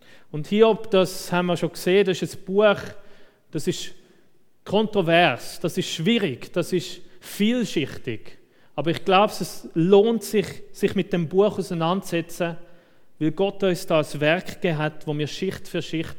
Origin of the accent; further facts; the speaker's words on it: Switzerland; wo wir als Schweizer ja sowieso nicht so gern haben, wenn wir direkt sind. Wir sind ja eher diplomatisch.